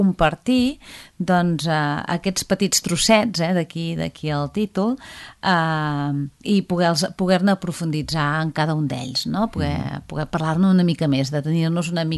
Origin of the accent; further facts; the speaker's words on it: Palafrugell, Catalonia, Spain; now in Begur, Spain; Soc filla de Palafrugell, que passa que ara estic visquent a Begur